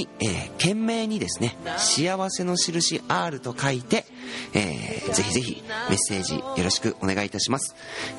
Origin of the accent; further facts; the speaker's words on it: Goto, Nagasaki, Japan; 私のふるさと五島列島五島市の方で